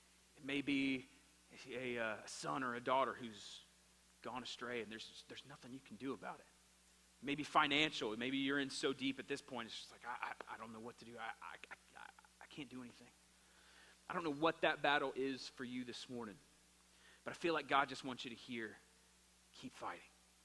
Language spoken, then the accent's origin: English; Florida, United States; I'm a Florida State Seminoles fan. I'm from Florida.